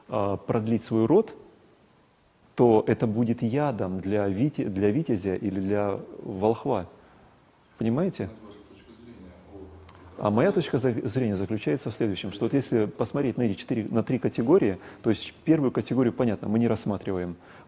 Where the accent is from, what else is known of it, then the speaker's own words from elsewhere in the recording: Stavropol Krai, Russia; я вырос на Кавказе, там это было распространено, на Северном Кавказе, я имею в виду. И в Кабминводах мы баловались с ребятами следующим образом.